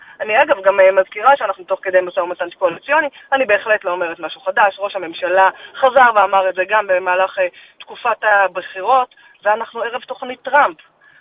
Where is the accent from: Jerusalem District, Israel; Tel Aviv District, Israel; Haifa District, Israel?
Tel Aviv District, Israel; Tel Aviv; אני הרי תל אביבית, אני לא מה שנקרא ממוצעת. אני הבחורה החילונית תל אביבית, מיינסטרים תל אביבי מה שנקרא